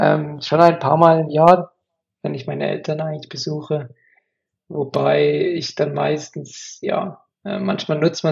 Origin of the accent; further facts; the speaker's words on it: Karlsruhe, Baden-Württemberg, Germany; now in Bern, Switzerland; wohne mittlerweile in Bern in der Schweiz. Wobei ich da über Umwege hingekommen bin. Also ursprünglich komme ich aus Karlsruhe in Deutschland.